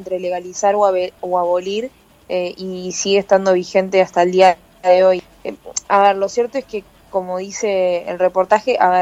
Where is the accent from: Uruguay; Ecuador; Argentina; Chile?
Uruguay; moved away as an adult; now in Madrid, Spain; me fui de Uruguay prácticamente en invierno, llegué después, estuve invierno acá también